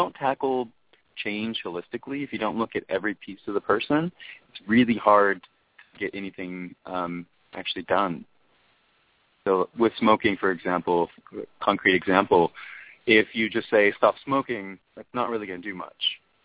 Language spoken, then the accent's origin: English; Houston, Texas, United States; moved away; also born or lived in Washington, D.C. / Singapore; I left Texas where I'm from, and I shifted from a city-based concept, like I'm a Houstonian, or I'm a Texan, or I'm an American, to I'm a global citizen.